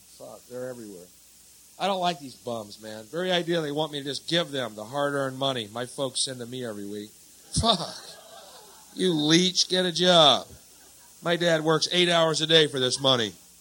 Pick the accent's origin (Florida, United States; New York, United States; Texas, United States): Texas, United States; Houston; So what'd you do while you're in Houston? That's where I'm from. That's my hometown, man. I grew up there.